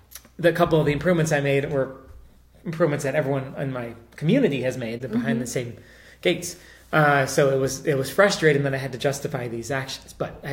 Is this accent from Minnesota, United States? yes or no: no; New York, United States; I'm from the East Coast, right? So these small little towns have a lot of authority, and they are in your life. So yes, we don't have HOAs in upstate New York